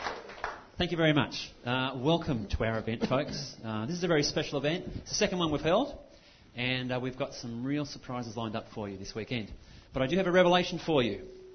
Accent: Manchester, North West England, United Kingdom; Now, you can obviously, from my accent, you know that I'm not from around here. I'm from Manchester.

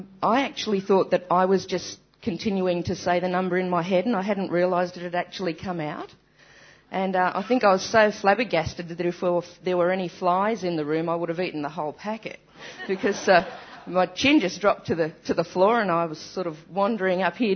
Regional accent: Newcastle, New South Wales, Australia; I'm from Newcastle in Australia. It's a couple of hours north of Sydney.

